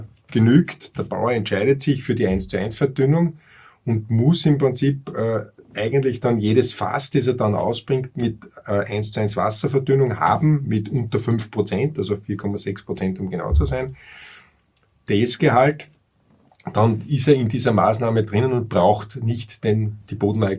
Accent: Austria; die wir bei uns in Österreich jetzt überlegen

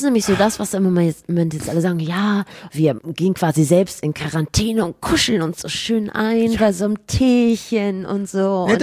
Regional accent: Rhineland, Germany; ich komme aus dem Rheinland.

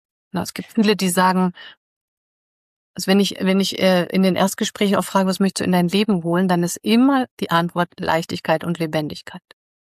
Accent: Germany; Weil grundsätzlich finde ich auch, sind wir als Deutsche ein entwurzeltes Volk.

